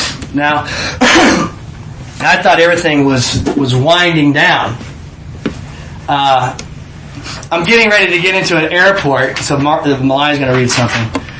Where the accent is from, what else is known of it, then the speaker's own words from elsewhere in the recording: Kansas, United States; She goes, where are you from? I'm from Kansas.